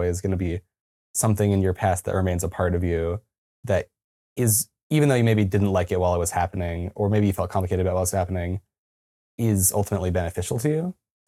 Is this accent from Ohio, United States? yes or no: no; Provo, Utah, United States; my experience of growing up in Provo